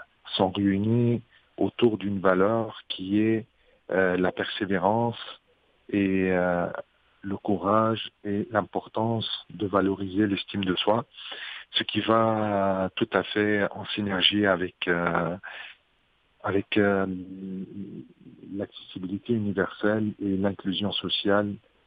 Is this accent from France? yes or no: no; Tunisia; même dans mon pays d'origine, je suis originaire de la Tunisie.